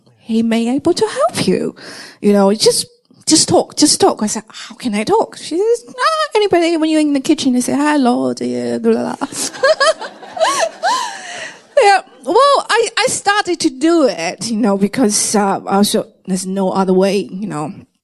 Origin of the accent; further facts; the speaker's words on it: China; English is a second language; moved away; I come from China, and I grew in China, and which, by the time when we were raising up, we are no believers. We don't believe anything supernatural.